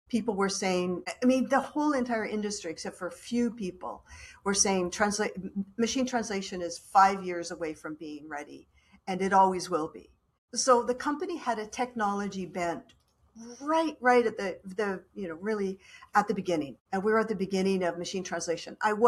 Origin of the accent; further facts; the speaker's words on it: Canada; And I'm lucky that I'm Canadian